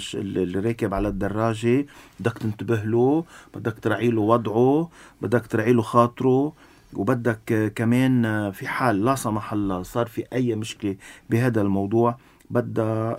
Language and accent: Arabic; Lebanon